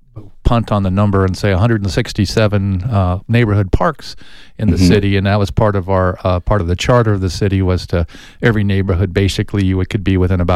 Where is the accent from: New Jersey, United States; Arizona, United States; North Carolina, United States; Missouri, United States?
Arizona, United States; Tucson; When I was a little kid, I grew up here in Tucson, and we were little guys.